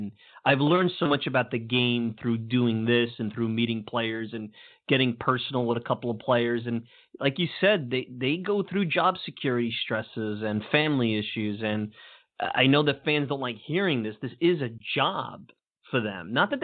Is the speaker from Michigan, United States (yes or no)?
no; Brooklyn, New York, United States; for me personally, it was cool because I'm from Brooklyn and obviously grew up a Mets fan, and Mazzilli's from that area, so it hit home.